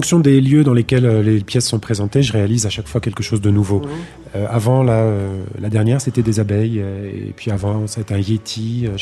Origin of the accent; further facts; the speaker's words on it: Paris, Île-de-France, France; Je suis originaire de Paris.